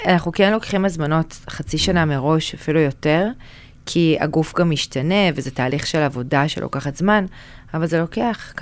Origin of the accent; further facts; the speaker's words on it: Herzliya, Tel Aviv District, Israel; נשארתי בהרצליה כי אני גרה בהרצליה.